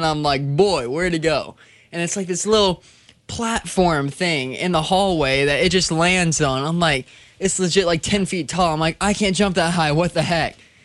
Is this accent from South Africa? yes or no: no; Georgia; English is a second language; English is not my language. It's not my original language. I'm from Georgia.